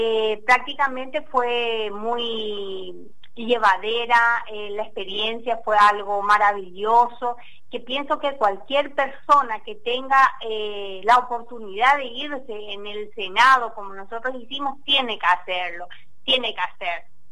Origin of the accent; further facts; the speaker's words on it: Paraguay; Porque yo soy oriunda de Paraguay, nací en Paraguay, ¿verdad?